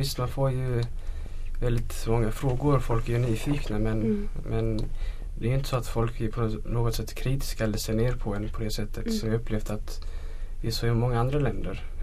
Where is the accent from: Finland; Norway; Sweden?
Sweden; Laholm, Halland County; Och jag kommer från Laholm, ifrån Halland.